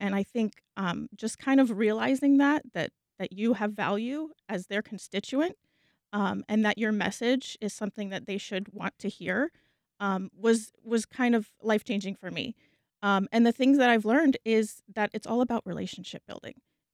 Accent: Jacksonville, Florida, United States; I am from Jacksonville, born and raised.

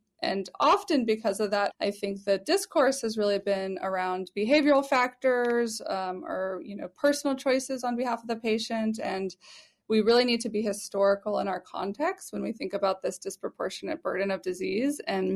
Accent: New Mexico, United States; I am. Yes, I grew up in New Mexico.

